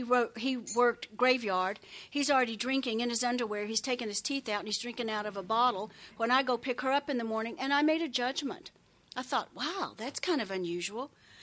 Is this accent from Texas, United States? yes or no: yes; Texas, United States; I'm an only child. I grew up in West Texas. I graduated from high school in 1964.